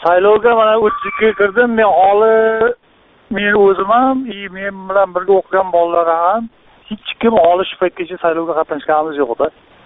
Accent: Sirdaryo Region, Uzbekistan; mana misol uchun biz Sirdaryodanmiz.

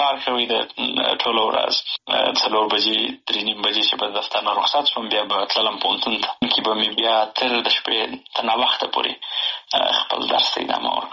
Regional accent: Helmand, Afghanistan; also born or lived in Bagram / Pakistan / Kandahar / Nangarhar; زه په باګرام کې پیدا شوی یم او وروسته د هغې نه فامیل هجرت ته اړ شوی وو پاکستان ته تللی وو د یو څه موده وری وخت د هغې نه وروسته بیا بېرته راغلي یو په هلمند کې نو خاپوړي مې په هلمند کې کړي دي

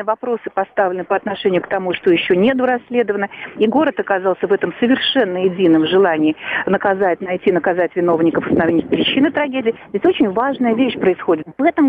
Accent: Moscow, Russia; accent: Moscow

